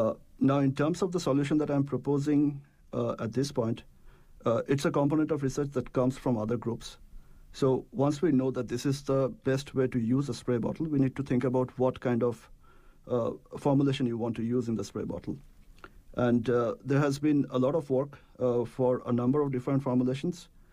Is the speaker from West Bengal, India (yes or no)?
yes; Kolkata, West Bengal, India; And eventually it came to my hometown where I was in Kolkata.